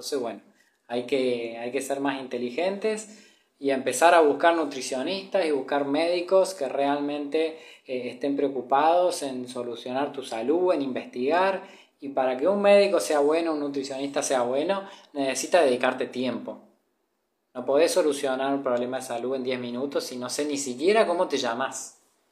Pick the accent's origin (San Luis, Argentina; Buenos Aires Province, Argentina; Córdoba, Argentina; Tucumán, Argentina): Córdoba, Argentina; San Francisco; now in Mexico; Tengo 33 años, soy de Argentina, de San Francisco, Córdoba. Provincia, mi ciudad está pegada a Santa Fe, pero es todavía provincia de Córdoba.